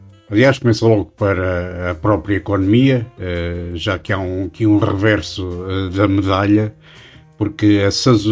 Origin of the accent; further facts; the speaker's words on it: Portugal; E sendo nós, portugueses, Portugal, um país caracterizado por ser acolhedor